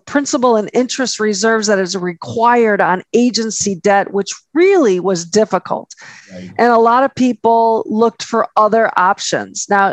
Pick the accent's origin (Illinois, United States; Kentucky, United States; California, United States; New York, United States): Illinois, United States; Chicago; Hey, I'm from Chicago. I get it.